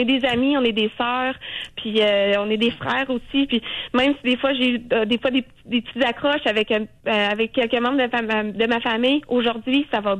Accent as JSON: {"language": "French", "town": "Quebec City", "region": "Quebec", "country": "Canada", "said": "Moi, je viens de Québec. Écoutez, puis j'ai 33 ans."}